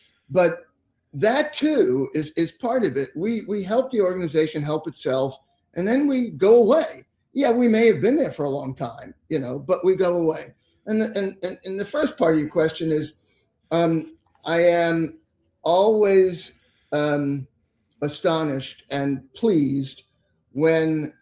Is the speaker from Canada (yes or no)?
no; Brooklyn, New York, United States; I was born and raised in Brooklyn.